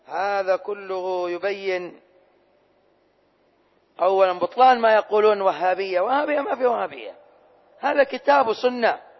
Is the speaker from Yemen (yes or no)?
yes; Hadhramaut, Yemen; عندنا في حضرموت